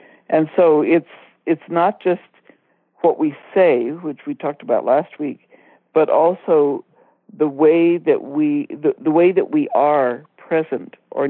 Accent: India; moved away as an adult; now in United States; I grew up mainly in India, and when I came back for college, you know, I was an American, but I really should have been treated as a foreign student because I was not familiar with American customs and stuff.

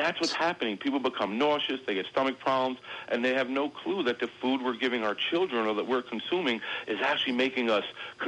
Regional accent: New York City, New York, United States; You know, I grew up in Brooklyn, New York. I love to eat.

